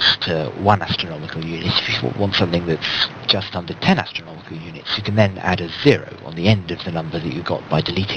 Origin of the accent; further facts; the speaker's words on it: United Kingdom; I use miles myself, being British